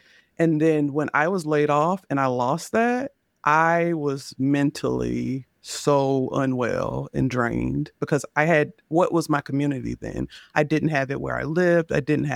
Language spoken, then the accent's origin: English; South Carolina, United States; now in Charlotte, United States; I moved from South Carolina to North Carolina, which is only up a state, but it's a lot different. And I'm in Charlotte, which is, like, now our major city. I'm from a small town of, like, 6,000 people